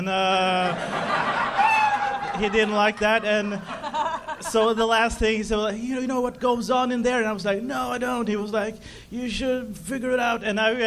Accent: Norway; Yeah, I'm here from Norway, everybody.

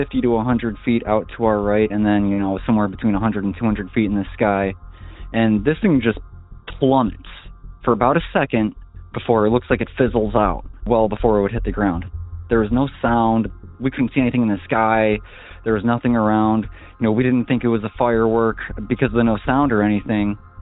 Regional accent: Illinois, United States; I'm from West Central Illinois.

